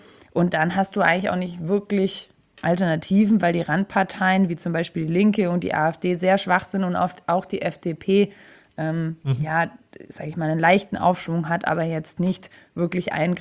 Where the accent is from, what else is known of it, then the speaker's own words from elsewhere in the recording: Baden-Württemberg, Germany; auch bei uns in Baden-Württemberg